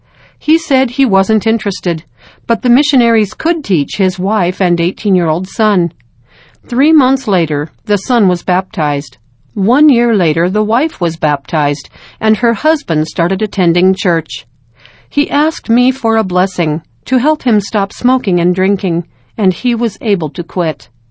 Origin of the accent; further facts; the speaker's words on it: French Polynesia; I grew up in Tahiti. My mother and father joined the church when I was a child, but I was not baptized right away.